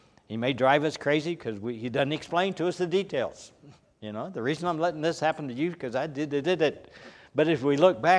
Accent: the South, United States; Since I was raised in the South, raised in a neighborhood turned into a housing and from a plantation

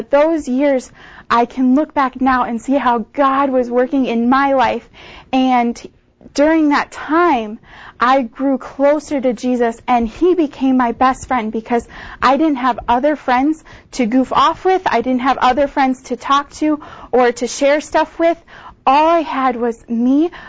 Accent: Milwaukee, Wisconsin, United States; I was born in Milwaukee, and as a little girl, I grew up in a Christian home. Both my parents are Christians.

